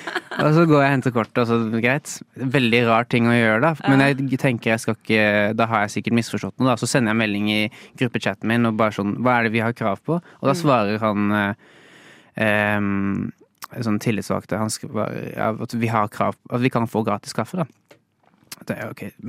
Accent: Arendal, Agder, Norway; For så vidt, ikke for skryte, men jeg er fra Arendal.

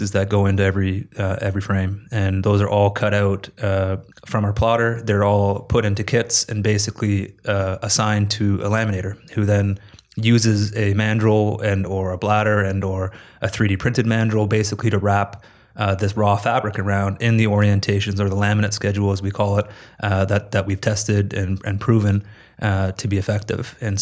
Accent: Ontario, Canada; I was born in Toronto, raised my whole life outside of Toronto, still live outside of Toronto. So I'm Torontonian

